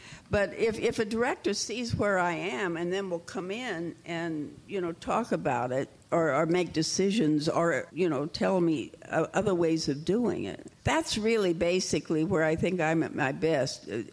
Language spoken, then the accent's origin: English; Midwest, United States; I'm from the Midwest, so if I get something from the Midwest, I feel I really know who this person is